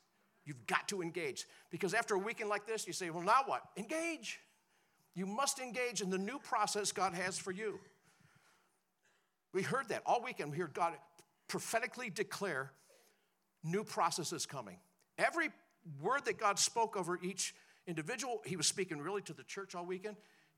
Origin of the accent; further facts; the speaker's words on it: Montana, United States; I'm from Montana.